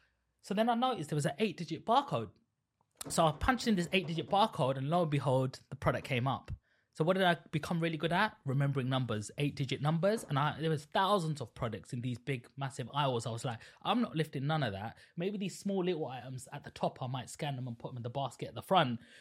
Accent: Stratford, London, United Kingdom; So I grew up in East London, Stratford, where you probably know where the Olympics happened, 2012 yeah.

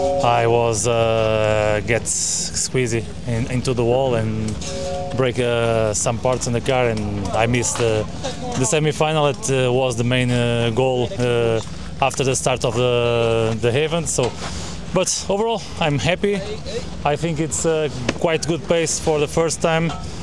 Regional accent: Portugal; and for sure in Portugal in last race in my hometown

